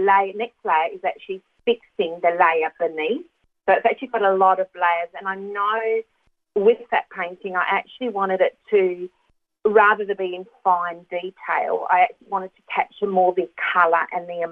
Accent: Dongara, Western Australia, Australia; I'm being from Dongara, you know, in the country anyway.

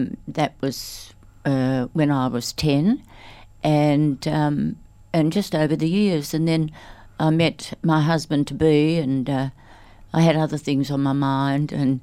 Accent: Perth, Western Australia, Australia; In Perth, in a suburb called Leedable.

